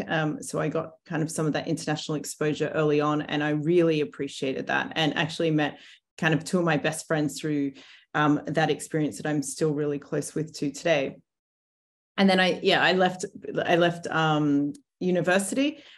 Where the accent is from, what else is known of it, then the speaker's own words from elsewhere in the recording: Brisbane, Queensland, Australia; also born or lived in Europe; now in Hong Kong; I grew up in Brisbane, Queensland, went to Queensland University of Technology. I did an international business degree.